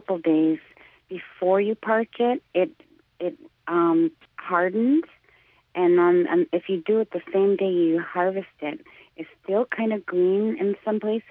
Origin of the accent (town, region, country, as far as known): United States